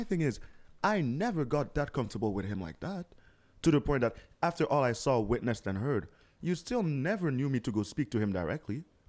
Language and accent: English; Montreal, Quebec, Canada; I'm from Montreal. Ça va?